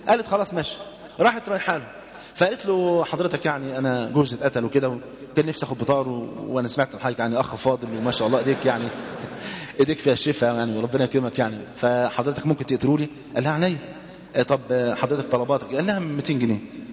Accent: Egypt; وزي اللي حصل عندنا في مصر

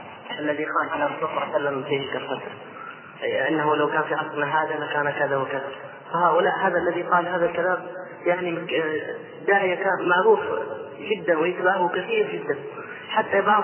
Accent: Hadhramaut, Yemen; عندنا في حضرموت

